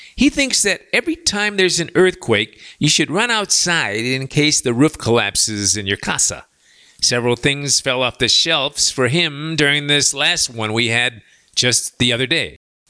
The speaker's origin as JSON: {"language": "English", "town": "Chicago", "region": "Illinois", "country": "United States", "said": "And I'm from Chicago, so it's plenty warm to me."}